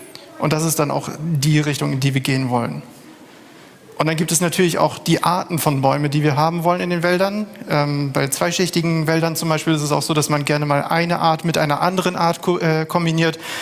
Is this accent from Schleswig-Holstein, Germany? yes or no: yes; Lübeck, Schleswig-Holstein, Germany; Ich komme aus Lübeck